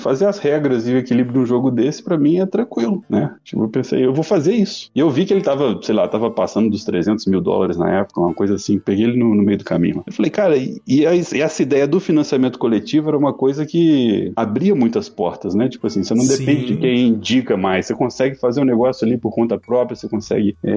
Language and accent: Portuguese; Juiz de Fora, Minas Gerais, Brazil; also born or lived in São Paulo; eu voltei aqui para Juiz de Fora, que é minha cidade natal. Vim morar junto com meu pai aqui, que meu pai já estava mais velho.